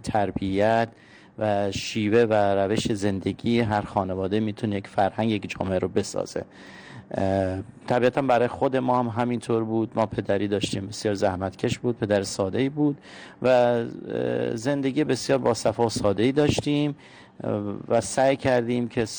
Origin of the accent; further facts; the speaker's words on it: Abadan, Khuzestan, Iran; now in Ardabil, Iran; والا ما وقتی جنگ شد رفتیم دیگه، این لهجمون تغییر که حالا که اومدیم مقداری سخت شده